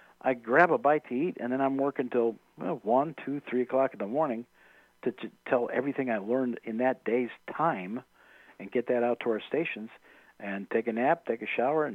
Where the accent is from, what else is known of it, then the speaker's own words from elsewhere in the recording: Wisconsin, United States; Yeah, we're from Wisconsin. I cover the Packers.